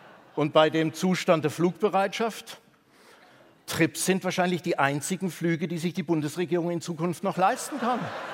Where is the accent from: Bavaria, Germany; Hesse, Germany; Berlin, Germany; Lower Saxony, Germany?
Bavaria, Germany; Ich bin in Bayern aufgewachsen. Das war in meiner Jugend ein Kalifat.